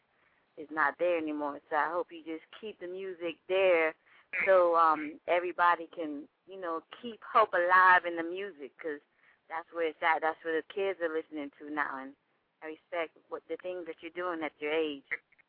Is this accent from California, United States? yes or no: no; Tampa, Florida, United States; now in Orlando, United States; I'm from Orlando. I'm from Tampa, but I live in Orlando.